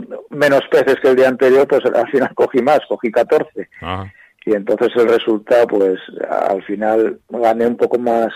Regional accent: Gijón, Asturias, Spain; Sí, soy bueno, de Gijón.

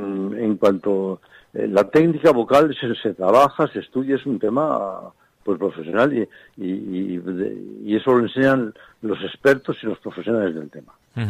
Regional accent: Escalante, Cantabria, Spain; y luego vamos este año a mi pueblo, a Escalante, en la iglesia de la Santa Cruz, el día 18 de agosto.

